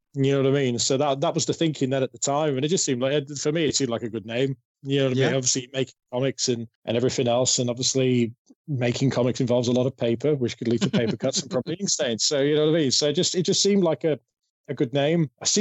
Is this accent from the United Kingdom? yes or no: yes; United Kingdom; And being British and, you know what I mean, like going thin line between madness and genius and stuff like that.